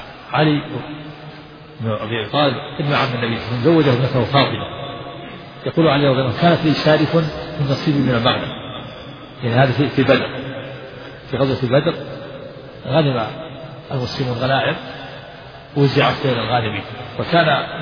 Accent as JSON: {"language": "Arabic", "region": "Najd", "country": "Saudi Arabia"}